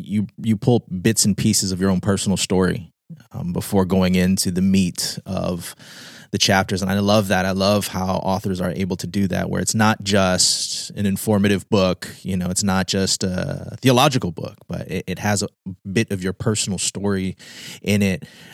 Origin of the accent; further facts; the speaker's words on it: Guam; born there; You know, and I'm also, you add to the mix, I was born on Guam. So, I mean, am I Filipino? Am I Pacific Islander?